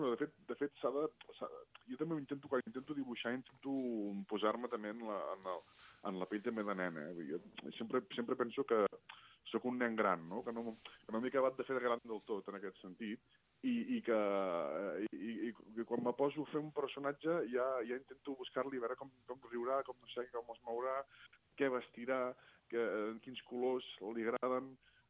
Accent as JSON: {"language": "Catalan", "region": "Catalonia", "country": "Spain", "said": "jo sempre vull dir que sóc català de soc arreu"}